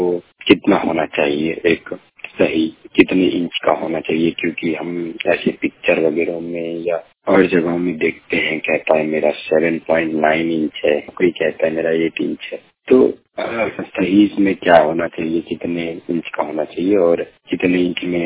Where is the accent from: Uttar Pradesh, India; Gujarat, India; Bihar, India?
Bihar, India; और मैं बिहार से हूँ।